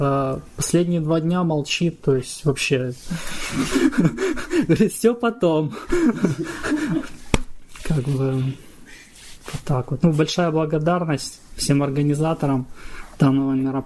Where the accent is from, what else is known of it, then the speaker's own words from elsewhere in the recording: Zhytomyr, Zhytomyr Oblast, Ukraine; Я приехал из Украины, город Житомир.